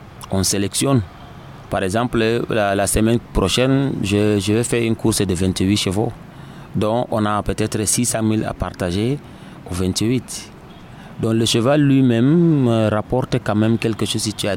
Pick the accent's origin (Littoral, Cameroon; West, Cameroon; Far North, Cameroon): Far North, Cameroon; Maroua; Oui, chez nous à Maroua, on nous dit souvent entretenir un cheval vaut mieux prendre 3 ou 4 femmes.